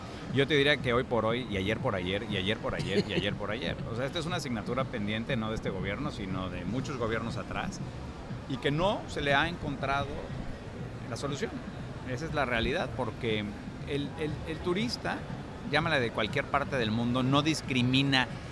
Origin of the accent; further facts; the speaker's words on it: Mexico; tú y yo somos mexicanos y estamos hechos como mexicanos